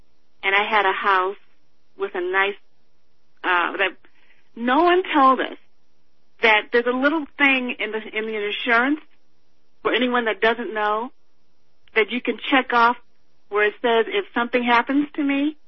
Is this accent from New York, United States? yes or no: no; Detroit, Michigan, United States; My father was from Mississippi. My mother's family was from Georgia. And even though I'm from Detroit, I know it probably comes out because I've just been surrounded by Southerners all my life.